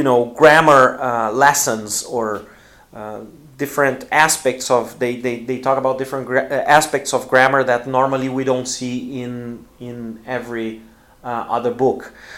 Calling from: Porto Alegre, Rio Grande do Sul, Brazil; English is a second language

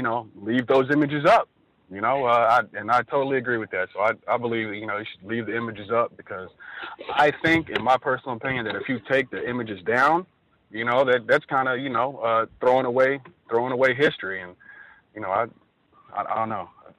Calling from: Connecticut, United States; I'm a caller from Connecticut. I'm a first-time caller, and I'm a long-time listener.

